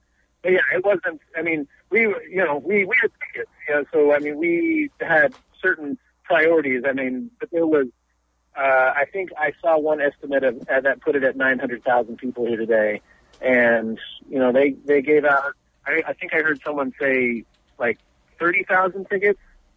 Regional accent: Humboldt County, California, United States; But you know, we Humboldter

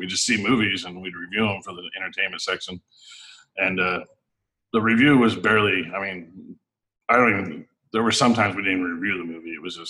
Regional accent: Sacramento, California, United States; now in Humboldt County, United States; Yeah, I grew up in the Sacramento area, but I moved up here in 02. I was one of the few people to move to Humboldt County that had a job waiting for them when they got here

